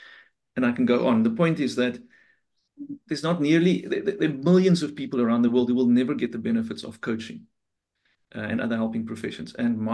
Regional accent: South Africa; I'm from South Africa, so obviously on the African continent.

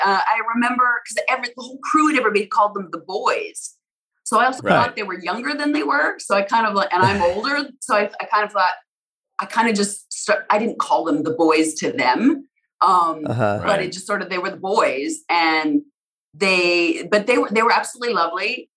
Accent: Alberta, Canada; now in United States; Well, I'm American now too, but I grew up in Alberta.

